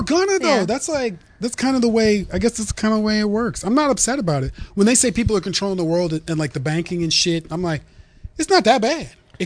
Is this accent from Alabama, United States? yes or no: no; University City, Missouri, United States; I'm from a little town next to St. Louis called University City, Missouri.